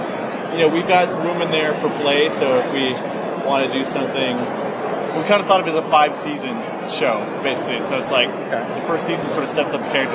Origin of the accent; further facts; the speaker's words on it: Wausau, Wisconsin, United States; And growing up in Wausau, I thought, you know, what if it was about the quarantine